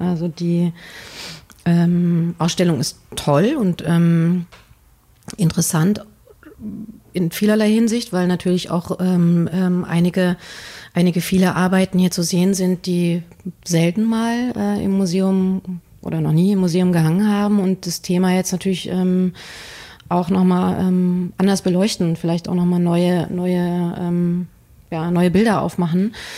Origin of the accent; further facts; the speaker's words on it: Germany; also born or lived in West Germany; ich bin in der DDR geboren, bin in der DDR und im Westen groß geworden und lebe jetzt im Osten Deutschlands.